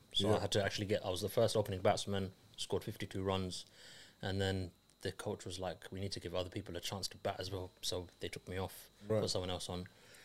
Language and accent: English; London, United Kingdom; North London, Wood Green.